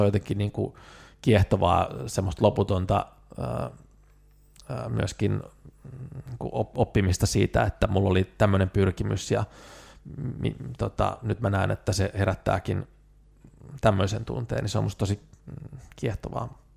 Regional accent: Vantaa, Uusimaa, Finland; että pysty lapsena siellä Vantaalla, niin faija toi videokameran viikonloppuisin töistä kotiin

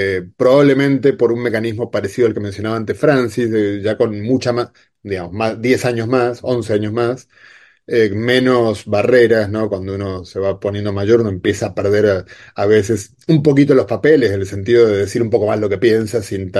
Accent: Argentina; yo hago una pequeña pausa, como argentino

